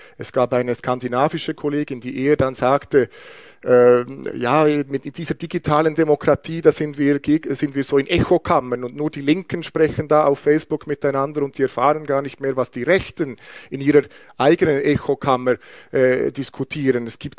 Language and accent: German; Bern, Switzerland; Ich bin ja Berner, ich bin hier aufgewachsen